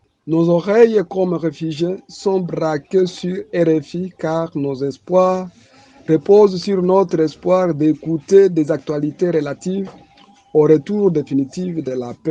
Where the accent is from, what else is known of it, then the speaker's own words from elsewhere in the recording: DR Congo; lors des atrocités de 1997, chez nous en République démocratique du Congo, nous étions des milliers de réfugiés en pleine fuite.